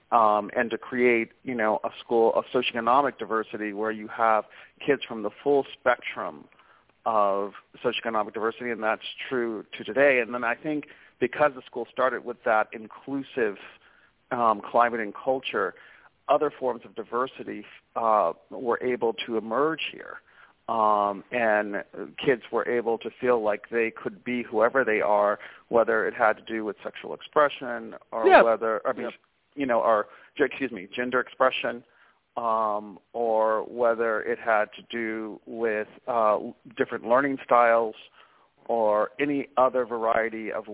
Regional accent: Los Angeles, California, United States; I'm African-American, and I grew up in Los Angeles.

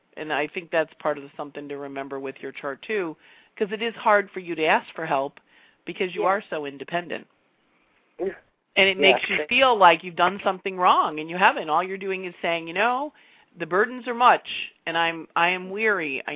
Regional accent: Rochester, New York, United States; I went to Bonaventure. I'm from Rochester, so.

